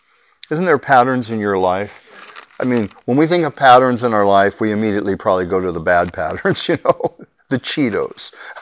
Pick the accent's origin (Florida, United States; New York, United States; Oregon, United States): Oregon, United States; Portland; You know, I'm from Portland, Oregon.